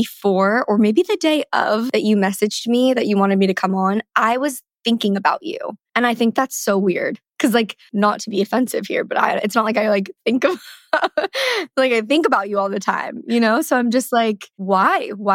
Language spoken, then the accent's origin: English; Calabasas, California, United States; now in Los Angeles, United States; when I grew up in Calabasas, it was very just like, it was home and it was homey to me. So grew up in Calabasas, I ended up going to UCLA and from there have kind of always lived in LA.